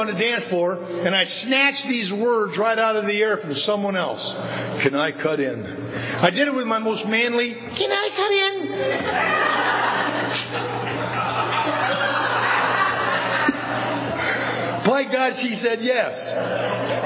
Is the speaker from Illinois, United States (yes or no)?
yes; Illinois, United States; See, I'm from Illinois. Illinois has an old law.